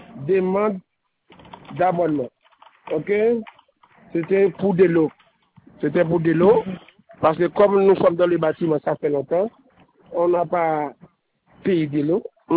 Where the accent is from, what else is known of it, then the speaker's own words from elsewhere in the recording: Sainte-Rose, Guadeloupe; Je suis de Sainte-Rose